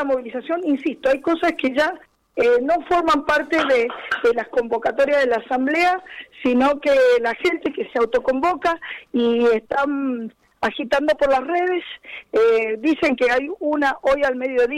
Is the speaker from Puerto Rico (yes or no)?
no; Luján, Buenos Aires Province, Argentina; me estoy yendo para allá, mi pueblo y, movilizado